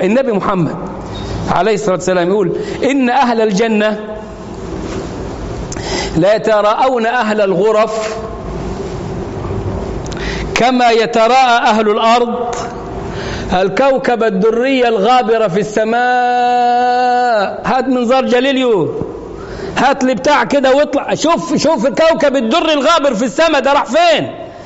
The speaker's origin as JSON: {"language": "Arabic", "country": "Egypt", "said": "احنا كمصريين"}